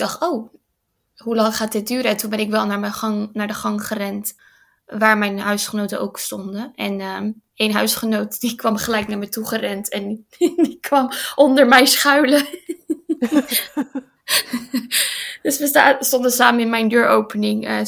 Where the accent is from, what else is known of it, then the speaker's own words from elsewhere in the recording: Rotterdam, South Holland, Netherlands; Nee, ik kom uit Rotterdam.